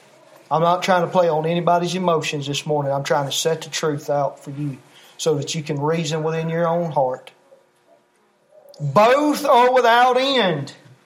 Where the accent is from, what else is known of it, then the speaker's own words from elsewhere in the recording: Eglin, Florida, United States; born there; I believe with all my heart I was born in Eglin, Florida, August 23rd, 1978